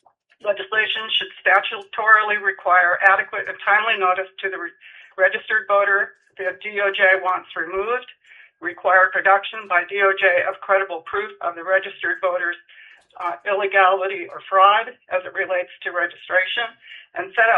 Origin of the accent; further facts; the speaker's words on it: Alaska, United States; I'm a resident of Alaska living in Homer. I was born in Alaska, attended K through 12 in Alaska public schools, attended the University of Alaska Southeast